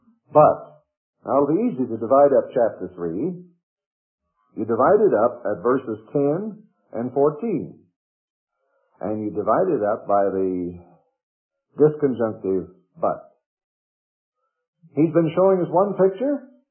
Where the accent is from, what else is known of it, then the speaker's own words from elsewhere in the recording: Iowa, United States; I grew up in Iowa on hog meat and taters.